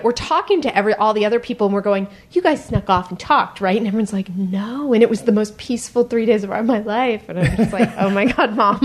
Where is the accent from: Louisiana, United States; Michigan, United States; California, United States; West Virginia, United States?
California, United States; Well, I grew up in Marin County.